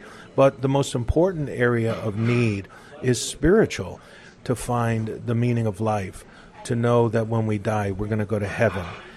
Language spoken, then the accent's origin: English; New York City, New York, United States; I'm from New York City, and the family moved to New Jersey.